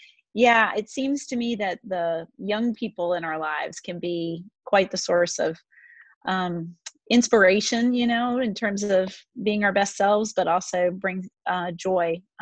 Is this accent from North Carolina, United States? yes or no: yes; North Carolina, United States; But then the barbecue is pretty famous in the Southeast, and I'm from North Carolina, so we have a big reputation for barbecue.